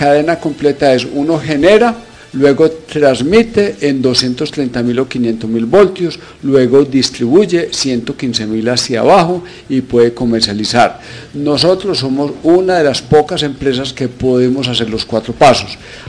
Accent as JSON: {"language": "Spanish", "town": "Medellín", "region": "Antioquia", "country": "Colombia", "tie": "born there", "accent": "paisa", "said": "Soy antioqueño, nacido en Medellín hace muchos años, más de 50 años, y muy contento de estar aquí en el departamento."}